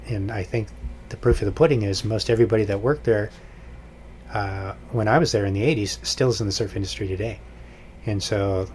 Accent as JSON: {"language": "English", "town": "Foster City", "region": "California", "country": "United States", "tie": "born or raised there", "said": "I grew up in the Bay Area, a place called Foster City, which is just on the other side of Half Moon Bay."}